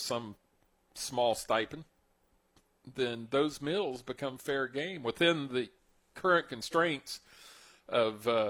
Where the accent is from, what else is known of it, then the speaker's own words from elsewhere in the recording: Pasadena, California, United States; You know, I am from Pasadena, right?